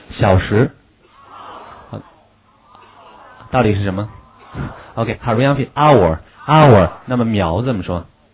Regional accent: China; 好，我们中国人说话比较含蓄，一定要包括夸张一点

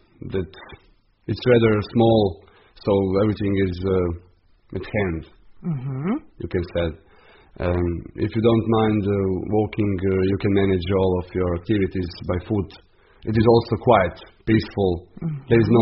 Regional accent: Pula, Istria County, Croatia; Yes, I was born in Pula, did all of my schooling here, and I also work here.

